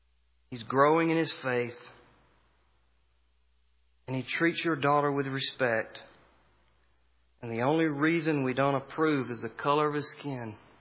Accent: the South, United States; I'm a white guy, born and raised in the South.

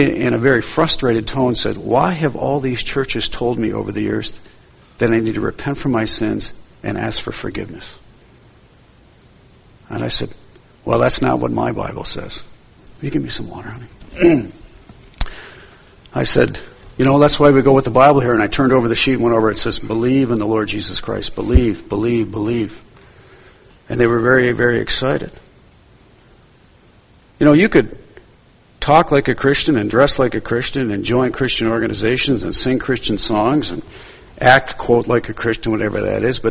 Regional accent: Ireland; I'm not Chinese. I'm Irish.

